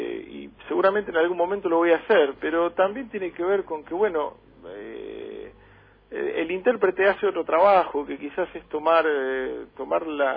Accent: La Plata, Buenos Aires Province, Argentina; now in Buenos Aires, Argentina; Bueno, yo soy platense en realidad, vivo en Buenos Aires hace algunos años

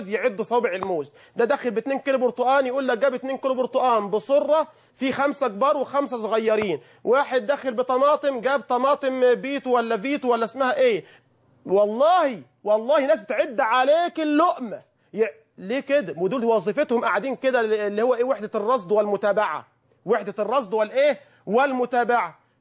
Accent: Egypt; اللهم احفظ بلدنا مصر واجعلها بلدا

